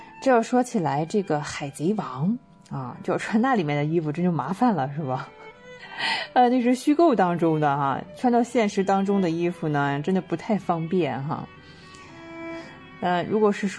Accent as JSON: {"language": "Chinese", "country": "China", "said": "像我们中国人说，这叫乱穿衣哈。"}